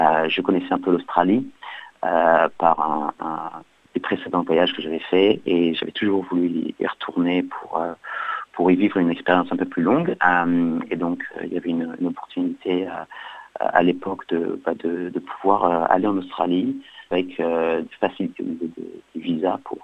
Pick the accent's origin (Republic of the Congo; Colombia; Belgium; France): France; Réunion; moved away as an adult; Donc moi, je suis né à La Réunion et j'y ai vécu mes 20 premières années. Et mes parents y habitent toujours.